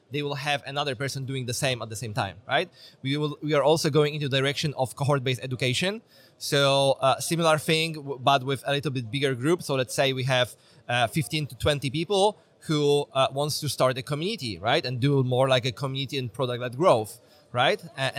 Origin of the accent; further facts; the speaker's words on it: Poland; I'm originally from Poland and live right now in Poland.